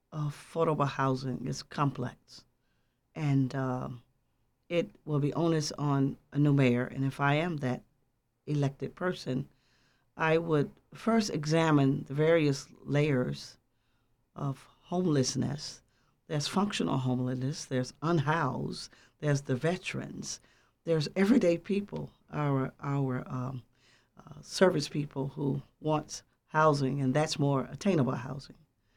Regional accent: Birmingham, Alabama, United States; moved away as an adult; now in Georgia, United States; I hail from Birmingham, Alabama. The reason I landed in Georgia is that I am an ordained clergy.

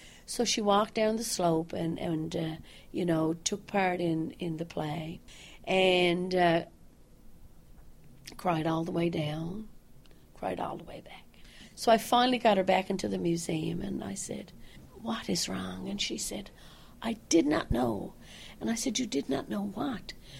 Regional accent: Bell Island, Newfoundland and Labrador, Canada; Growing up on Belle Island was extraordinary. There were 13 schools. There were houses as far as the eye could see. There was between 12 and 14,000 people who lived in this small community. We hardly had to go into St. John's

